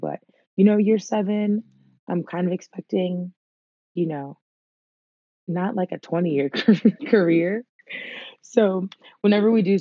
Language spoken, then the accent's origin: English; Maryland, United States; So I'm barred in Maryland, which is my home state.